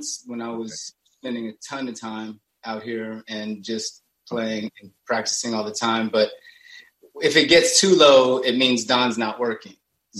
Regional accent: Kansas City, Missouri, United States; now in Denver, United States; because I was born in Kansas City, Missouri, grew up there, you know, lived there for many years, and then moved to Denver, Colorado.

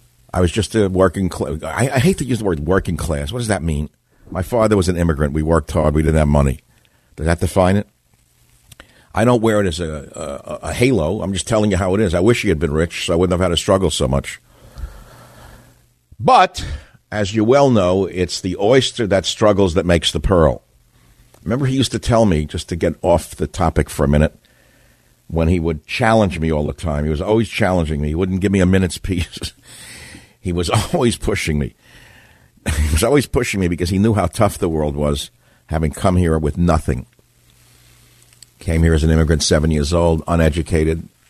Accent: New York City, New York, United States; Remember, I was brought up in New York City. I went to Queens College of the City University of New York.

